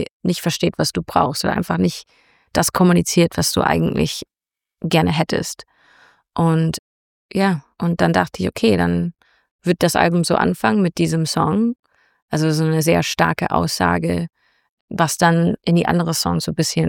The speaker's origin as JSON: {"language": "German", "country": "Canada", "tie": "born or raised there", "also_born_or_lived": "Munich, Germany", "said": "Ob das jetzt irgendwie Kanada ist, wo ich aufgewachsen bin, oder München, wo ich dann auch einen Großteil meiner Jugend verbracht habe."}